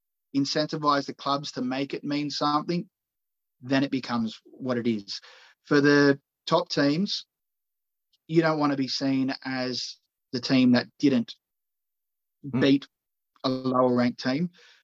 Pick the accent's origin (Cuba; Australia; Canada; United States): Australia; having dog in the fight because I'm Australian.